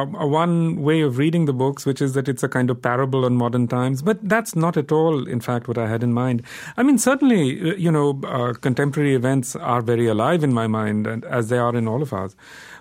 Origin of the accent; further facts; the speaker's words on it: India; I'm from India